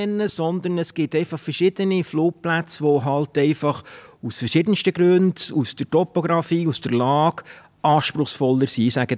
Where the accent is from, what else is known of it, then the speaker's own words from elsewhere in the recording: Bern, Switzerland; now in Uetendorf, Switzerland; weil ich komme aus dem Berner Oberland, wie man sicher auch im Dialekt angehört. Und ich wohne in der Nähe von Thun, in Uetendorf.